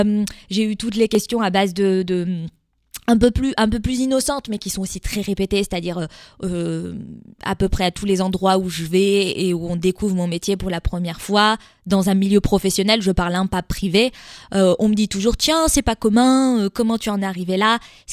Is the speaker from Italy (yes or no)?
no; France; moved away as an adult; now in Sweden; moi, je suis française de naissance. Bon, mes parents sont immigrés eux-mêmes. On a un peu l'immigration dans le sang. Puis, j'ai émigré en Suède plus tard.